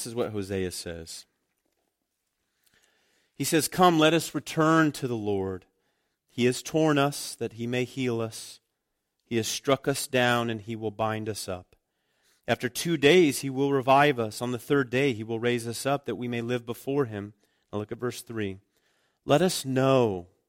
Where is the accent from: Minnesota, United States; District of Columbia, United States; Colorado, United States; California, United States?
California, United States; My grandparents had an almond and walnut farm. And so growing up in the Central Valley, every harvest season was full of dust as we picked up the nuts, the almonds, and the walnuts.